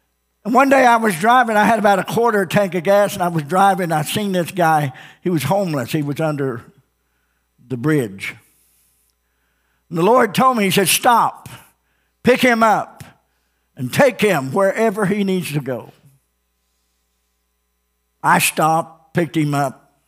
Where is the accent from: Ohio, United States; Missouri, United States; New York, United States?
Missouri, United States; Ozark; Here in Ozark, I grew up in Ozark. I remember when 65 and 14 was a four-way stop.